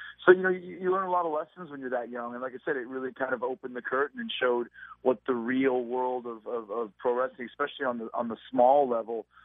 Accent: Winnipeg, Manitoba, Canada; I grew up in Winnipeg, like I said

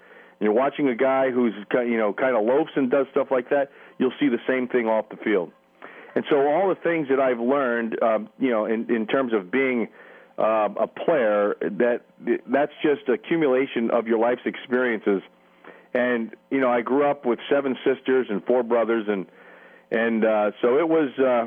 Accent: Whitehall, Pennsylvania, United States; Well, Hockendockel, Pennsylvania, that never leaves you.

